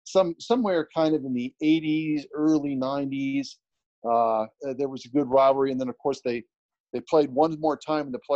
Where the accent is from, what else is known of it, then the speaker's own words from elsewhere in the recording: Warren, Ohio, United States; Well, I'm from Warren, Ohio, which is about 90 minutes from Pittsburgh.